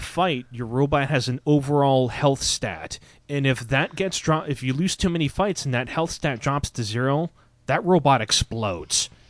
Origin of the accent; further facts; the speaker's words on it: Canada; I'm born Canadian, so I'm a hockey guy.